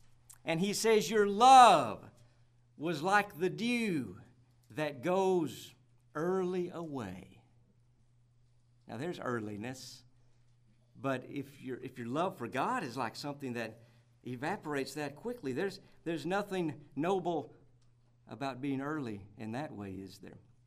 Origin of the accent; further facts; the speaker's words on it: Tennessee, United States; also born or lived in Texas; I don't claim to be a Tennessean. I am a Texan at heart, but a Texan with some very fond memories of growing up in Putnam County.